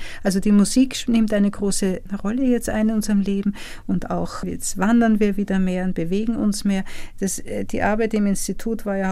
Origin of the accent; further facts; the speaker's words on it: Vienna, Austria; also born or lived in Germany; Ja, ich bin Wienerin und mein Mann ist auch Österreicher. Und wie wir in Ruhestand gegangen sind, sind wir einfach in die Heimat zurückgezogen. Es ist immer irgendwie unsere Heimat geblieben